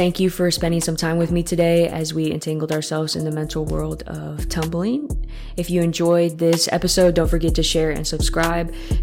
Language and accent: English; Washington, United States; I'm from Washington.